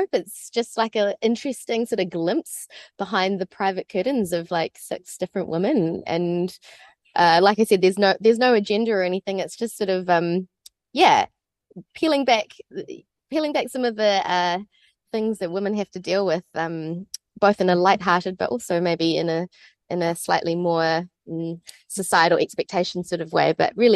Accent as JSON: {"language": "English", "country": "New Zealand", "said": "as a Malaysian Chinese New Zealander"}